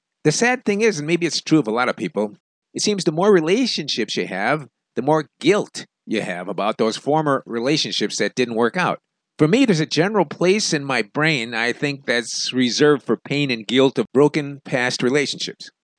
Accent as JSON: {"language": "English", "town": "Denver", "region": "Colorado", "country": "United States", "tie": "born or raised there", "said": "In my hometown of Denver, I was always a five going after eights."}